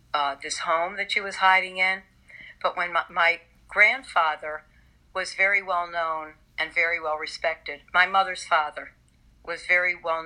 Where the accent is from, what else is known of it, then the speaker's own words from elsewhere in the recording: Chicago, Illinois, United States; born there; my uncle sponsored her in Chicago, which is where I was born. I was born in Chicago.